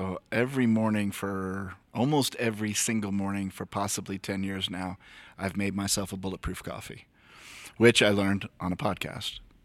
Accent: Florida, United States; now in Denver, United States; And born and raised in Florida, went to University of Florida before moving out to the very similar Denver, Colorado.

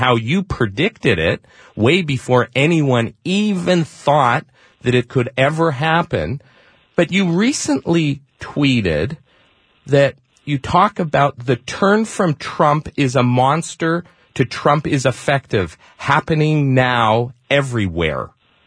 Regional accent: Canada; now in United States; Being a Canadian, I can't vote here. And in Canada, I haven't been there in 30 years

